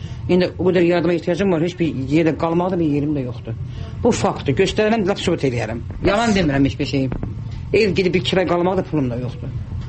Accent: Aghdam, Aghdam District, Azerbaijan; now in Baku, Azerbaijan; 92-ci ildən gəlmişik Ağdam qaşqınıyam. Ondan sonra gəlmişik burada Bakıda qohum ilə məşğulaşmışıq.

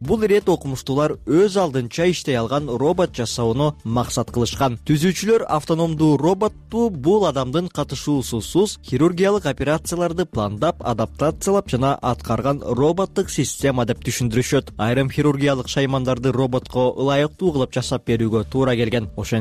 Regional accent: Karakol, Issyk-Kul Region, Kyrgyzstan; Мен Кыргызстанда, Каракол шаарында туулуп өскөнүмө кубанам жана сыймыктанам. Ысык Көл менин мекеним.

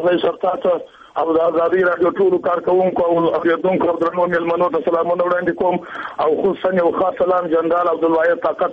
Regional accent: Kandahar, Afghanistan; چې زه خپل د کندهار یم

